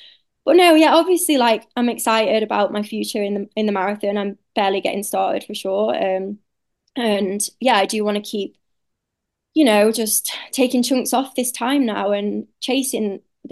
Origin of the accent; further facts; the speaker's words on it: Sheffield, Yorkshire and the Humber, United Kingdom; now in Australia; I'm from Sheffield, so I'm used to like God grass training.